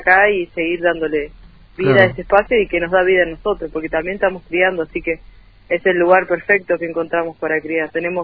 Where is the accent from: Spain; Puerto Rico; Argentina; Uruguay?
Argentina; Guernica, Buenos Aires Province; yo soy de Guernica, de zona sur del conurbano, que hace años, bueno, vivo acá, pero tengo mi gente allá